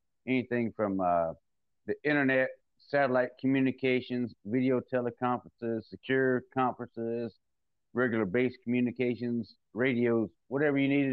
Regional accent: Mississippi, United States; accent: Southern; The accent picked up. I grew up down in Mississippi.

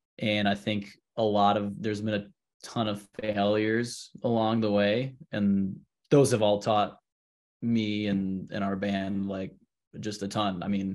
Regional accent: Illinois, United States; I grew up outside Chicago, and so, like, the first shows I was going to was, like, going into the city

